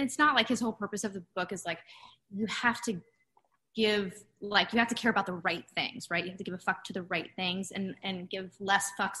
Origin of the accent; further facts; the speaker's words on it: California, United States; So I grew up outside of LA about an hour and a half.